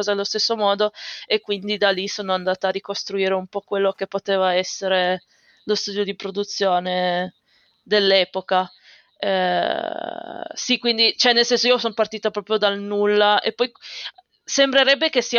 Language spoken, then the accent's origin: Italian; Prarostino, Piedmont, Italy; sono di Pinerolo, e non sono neanche okay. di Pinerolo, sono di Prarostino. Prarostino okay. che è proprio un buco di posto vicino a Pinerolo sulle colline.